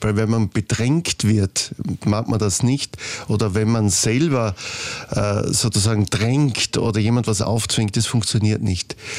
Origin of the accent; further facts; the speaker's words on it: Styria, Austria; Aber ich komme ja aus der Oststeiermark und dann hat man sich jeden Sonntag sozusagen auf das Parkhändl gefreut.